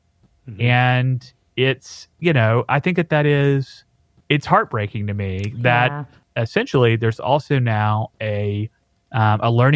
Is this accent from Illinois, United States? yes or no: no; Poplarville, Mississippi, United States; It's called Backpack Buddies of Poplarville. And that's my hometown. It's where I'm from